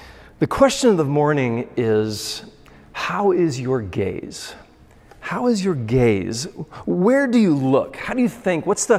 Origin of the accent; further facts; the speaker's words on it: California, United States; now in Illinois, United States; I'm from California prior to Illinois